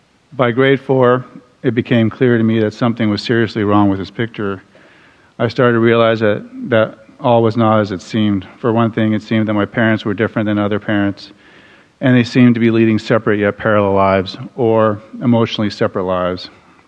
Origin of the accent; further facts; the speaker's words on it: Montreal, Quebec, Canada; born there; I was born in Montreal, Canada, but you won't hear me say A or hoser.